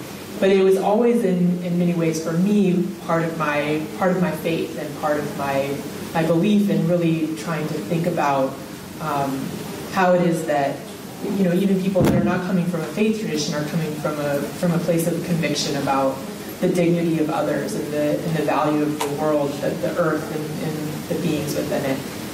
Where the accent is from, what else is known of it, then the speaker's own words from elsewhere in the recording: Georgia, United States; now in Brooklyn, United States; I live in Brooklyn with my family, two children, and my husband John. I'm actually from Georgia